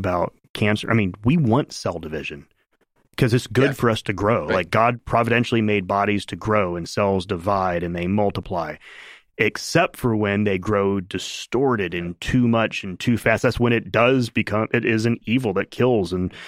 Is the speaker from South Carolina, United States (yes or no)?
no; Sarasota, Florida, United States; I wanted a job in my hometown in Sarasota. My mom and dad live there, my sister and her husband